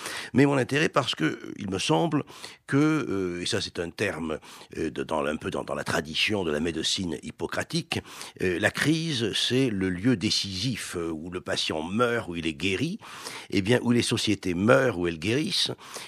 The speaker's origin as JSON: {"language": "French", "town": "Marseille", "region": "Provence-Alpes-Côte d'Azur", "country": "France", "tie": "born there", "said": "je suis né à Marseille d'une famille cévenole et d'une famille catholique cévenole."}